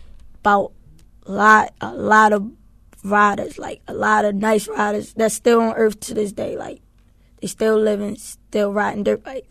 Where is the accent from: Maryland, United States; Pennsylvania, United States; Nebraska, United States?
Maryland, United States; Baltimore; it tells a lot about my life, how I grew up in Baltimore City streets, and all I really wanted to be was a dirt bike rider.